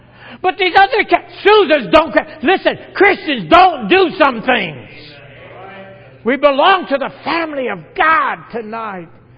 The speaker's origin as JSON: {"language": "English", "country": "United States", "said": "I told her I was from America, and I wanted to bring something home to my family."}